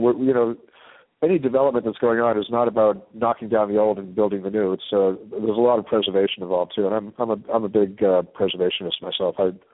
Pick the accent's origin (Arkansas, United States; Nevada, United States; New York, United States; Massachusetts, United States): Massachusetts, United States; Boston; now in Redondo Beach, United States; I grew up in Boston where there's great respect for the history, and the old buildings are still being used and repurposed that were there, you know, in the 1700s.